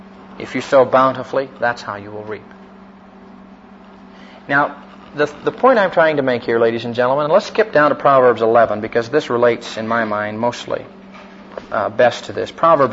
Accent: Iowa, United States; Those of you who know anything about farming, I'm from Iowa.

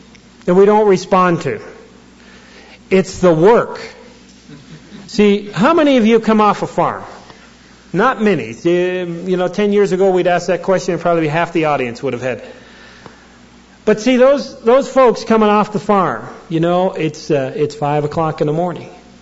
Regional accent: Canada; When I decided to be a professional hockey player, I grew up in Canada.

